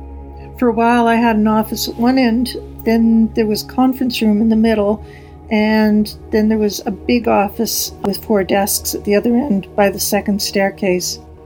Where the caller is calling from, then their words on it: Vancouver, British Columbia, Canada; I'm calling from Vancouver, Canada.